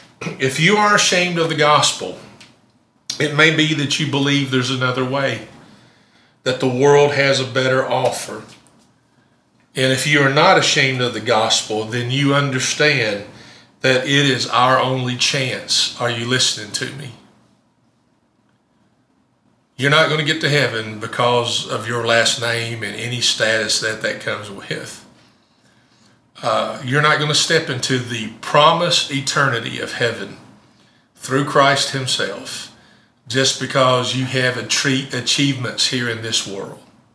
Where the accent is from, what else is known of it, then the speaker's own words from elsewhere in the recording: Campbellsville, Kentucky, United States; I grew up in Campbellsville in Taylor County. And so if you were from Taylor County, then you were one of us, right?